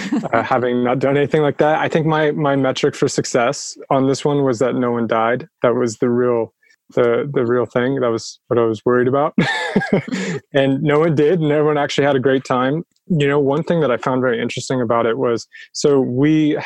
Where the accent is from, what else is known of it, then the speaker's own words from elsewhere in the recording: San Jose, California, United States; although they're kind of in my backyard, I grew up in San Jose, I had not spent a lot of time in.